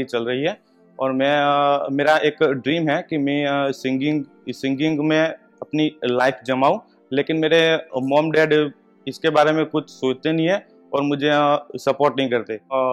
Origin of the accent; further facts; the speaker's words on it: Ahmedabad, Gujarat, India; और मैं अहमदाबाद से हूँ।